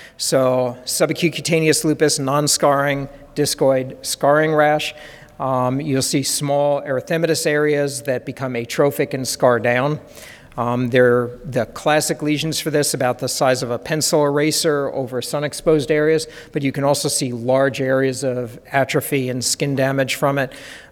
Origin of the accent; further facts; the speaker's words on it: Kentucky, United States; I come from Eastern Kentucky. We don't have a very diverse population.